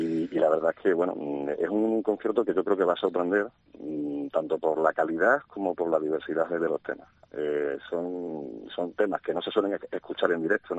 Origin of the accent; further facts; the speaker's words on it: Extremadura, Spain; reivindicar un poquito de dónde venimos, ¿no? Coño, que somos de Extremadura.